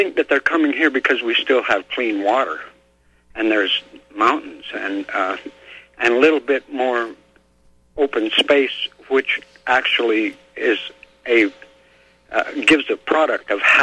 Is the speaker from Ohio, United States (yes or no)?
no; Idaho, United States; So I really worry about my own homeland. I was born and raised in Idaho.